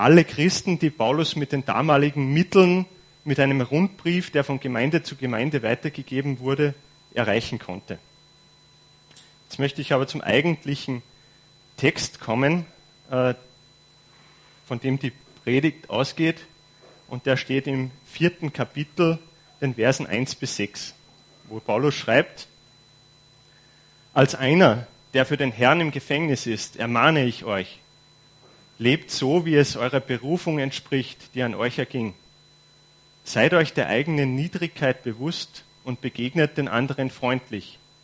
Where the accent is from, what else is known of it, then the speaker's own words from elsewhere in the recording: Salzburg, Austria; accent: Innergebirg dialect; tendiere ich aber dazu, in meinen innergebirgler Dialekt zu verfallen.